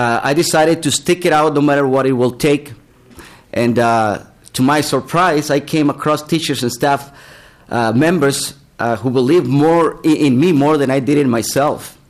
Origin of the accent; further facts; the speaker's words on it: Mexico; now in United States; I'm from Mexico, originally from Mexico. I've been in the United States for a while already.